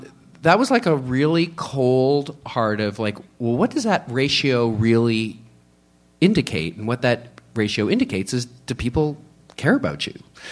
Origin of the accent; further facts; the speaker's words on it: Canada; now in Philadelphia, United States; I was actually new to the U.S. I'm from Canada, so I didn't know what the vibe of the community was at all.